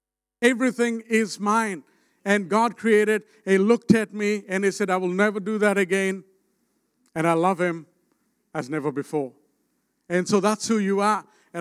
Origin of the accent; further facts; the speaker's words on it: India; He's a Samoan, I'm an Indian. There's a huge difference there.